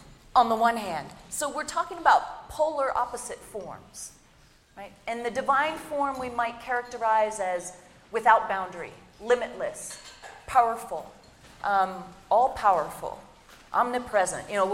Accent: East Coast, United States; I'm from the East Coast.

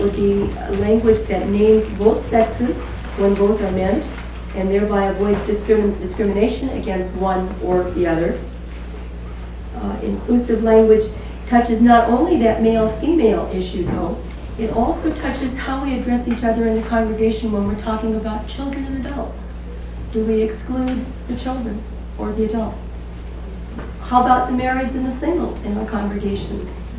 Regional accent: Chico, California, United States; I'm from Chico, California

